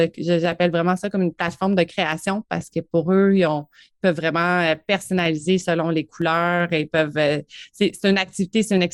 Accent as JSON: {"language": "French", "town": "Montreal", "region": "Quebec", "country": "Canada", "tie": "born or raised there", "moved": "as an adult", "said": "Je suis originaire de Montréal, donc live and born, une vraie Montréalaise. J'ai quitté la ville, en fait, il y a 9 ans de ça, pour me déposer, pour avoir un pied à terre en campagne."}